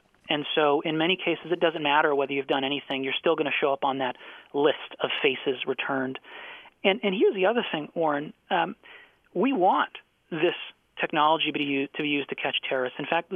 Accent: Lima, Peru; now in United States; I grew up in Lima, Peru.

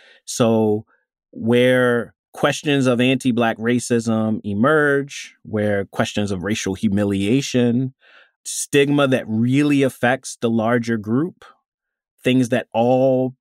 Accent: Maryland, United States; You know, I'm from Maryland originally.

